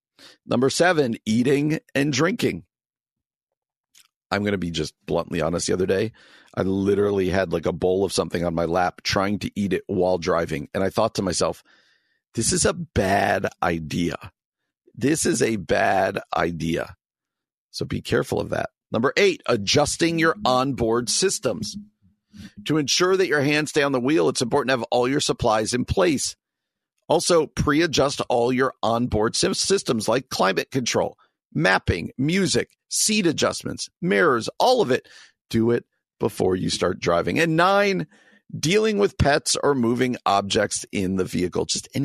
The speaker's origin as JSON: {"language": "English", "region": "New Jersey", "country": "United States", "tie": "born or raised there", "said": "I grew up in New Jersey. My family still lived in New Jersey."}